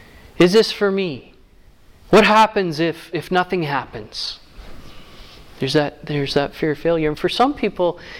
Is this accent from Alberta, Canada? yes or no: yes; Alberta, Canada; I am from Alberta.